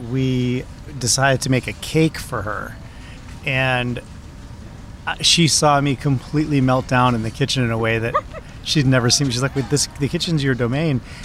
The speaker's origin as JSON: {"language": "English", "region": "Vermont", "country": "United States", "tie": "born or raised there", "said": "Well, I grew up in Vermont on a small family farm."}